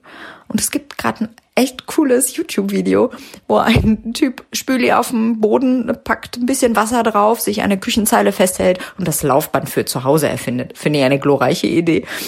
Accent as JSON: {"language": "German", "town": "Essen", "region": "North Rhine-Westphalia", "country": "Germany", "said": "Ich komme ja aus Essen"}